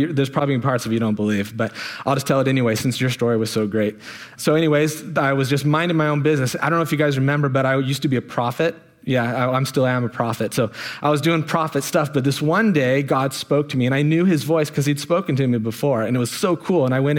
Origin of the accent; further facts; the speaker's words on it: Oregon, United States; So when I was a teenager, I grew up in Eastern Oregon, Northeastern Oregon, in a logging town.